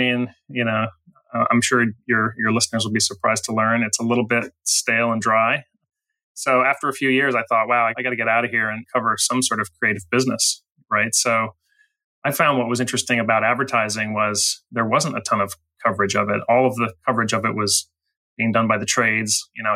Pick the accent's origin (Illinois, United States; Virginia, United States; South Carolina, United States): Illinois, United States; Chicago; moved away as an adult; now in New York, United States; I went to school in St. Louis at Washington University, and I'm from the Chicago area. So, you know, Midwestern kid, fell in love with journalism in school and, you know, moved to New York right after graduation.